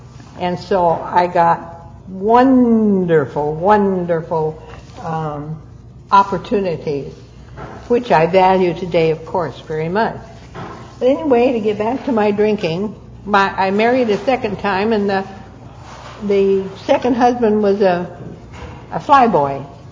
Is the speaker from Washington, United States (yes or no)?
yes; Seattle, Washington, United States; born there; also born or lived in California; I was born in Seattle, started school here